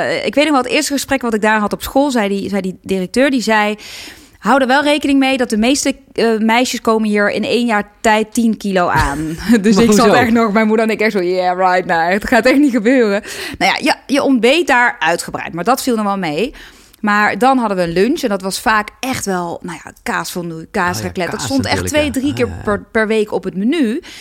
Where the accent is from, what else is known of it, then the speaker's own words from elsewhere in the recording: North Brabant, Netherlands; ik kom ook uit Brabant.